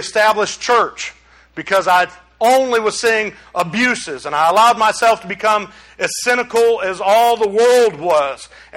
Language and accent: English; Detroit, Michigan, United States; You know, I grew up in Detroit, Michigan, where I don't even know what the murder rate is.